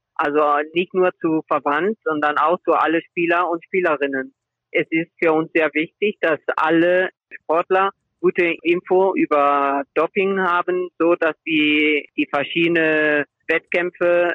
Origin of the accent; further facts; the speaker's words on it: Remscheid, North Rhine-Westphalia, Germany; born there; mein Bruder und ich, wir sind beide in Remscheid geboren. Deswegen in Remscheid. Aber beide Eltern aus Spanien.